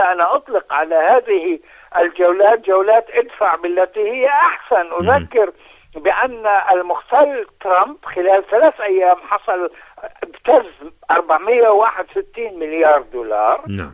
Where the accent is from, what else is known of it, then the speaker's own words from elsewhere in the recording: Palestine; أنا فلسطيني وأعلم ما يتم على مدار الساعة